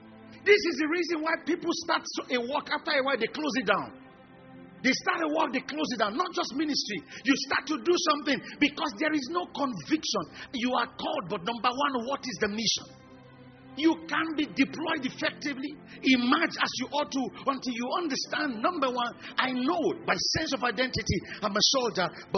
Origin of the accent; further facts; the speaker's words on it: Lagos, Nigeria; now in Ilorin, Nigeria; I grew up in Lagos. All my life has been there. That's where all my family folks are.